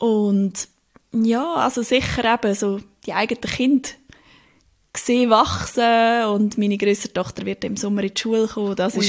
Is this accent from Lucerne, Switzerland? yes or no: yes; Lucerne, Switzerland; Also ich bin in der Stadt aufgewachsen und habe nachher auch in der Stadt in einer WG gewohnt. Wobei der Ort, wo ich aufgewachsen bin, Wesmeli, ist so ein Quartier, das auch fast ein bisschen dörflich ist.